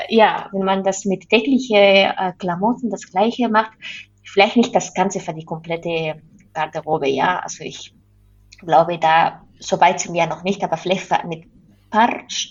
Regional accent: Spain; German is a second language; Und genau, und dann in Spanien, ich komme ja aus Spanien.

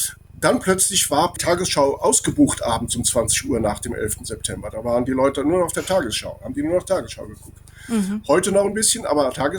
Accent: Andernach, Rhineland-Palatinate, Germany; ich komme aus Andernach, da gibt es den Kranenberg.

